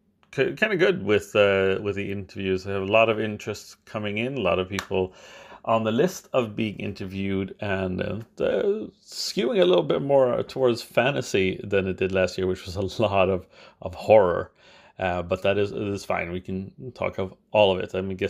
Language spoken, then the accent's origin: English; United States; now in Sweden; I live and work in Sweden, but I'm American.